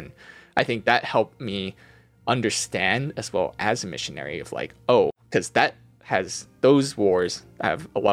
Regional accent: California, United States; Like I grew up in the Bay Area, and never really left here, I guess, except for college.

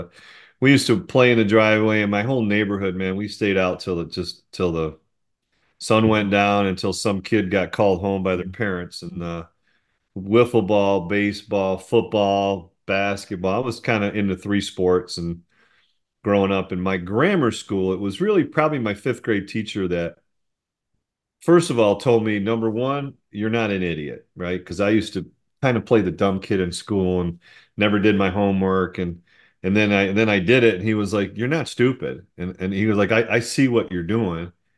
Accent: Endicott, New York, United States; I grew up in Endicott, Enwell, New York, which are two really small towns that kind of merge together mostly.

